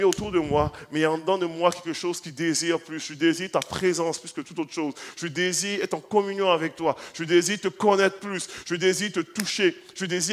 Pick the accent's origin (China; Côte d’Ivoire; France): Côte d’Ivoire; Dans le pays d'où est-ce que moi je viens, en Côte d'Ivoire